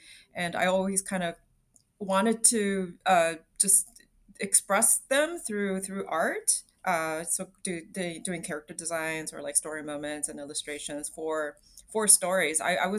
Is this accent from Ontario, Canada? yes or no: yes; Toronto, Ontario, Canada; But you know, growing up in Toronto and seeing TIFF every year, I've always wanted to attend